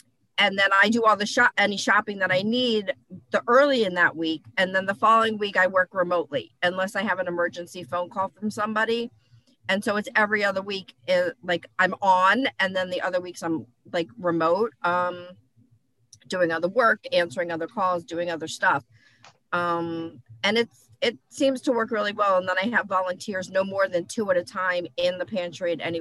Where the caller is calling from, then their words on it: Rhode Island, United States; I'm in from Rhode Island.